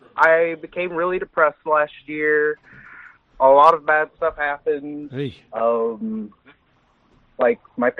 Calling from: Oklahoma, United States; from Oklahoma.

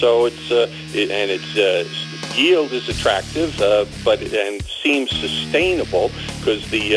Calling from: Connecticut, United States; Okay, I'm from Connecticut, the land of steady habits, sir.

